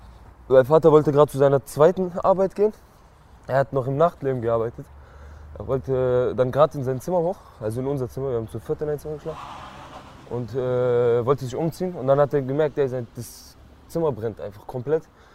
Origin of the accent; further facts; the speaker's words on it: Stuttgart, Baden-Württemberg, Germany; born there; Ich bin 1997 geboren und in Stuttgart.